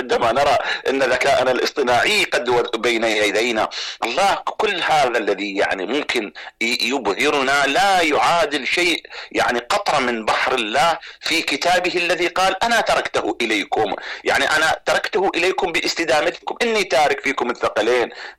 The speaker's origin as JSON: {"language": "Arabic", "country": "Iraq", "said": "احنا انا اتحدث يعني كعراقي"}